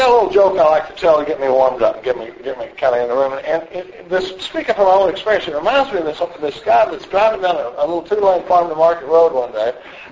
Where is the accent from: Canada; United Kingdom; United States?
United States; Dallas, Texas; now in Austin, United States; I grew up in a pretty normal family. I come from Dallas, Texas. I've been in Austin since the mid-70s, but I come from Dallas, and I grew up in a pretty normal family.